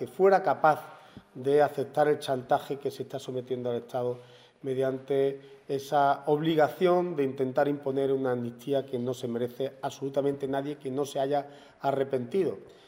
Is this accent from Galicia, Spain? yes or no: no; Antequera, Andalusia, Spain; consideramos como andaluces, como antequeranos, como malagueños